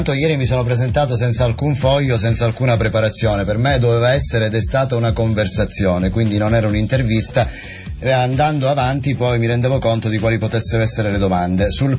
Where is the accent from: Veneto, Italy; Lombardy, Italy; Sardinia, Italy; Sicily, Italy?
Sicily, Italy; Palermo; ho messo da parte la voglia dello scoop del giornalista da tifoso e da palermitano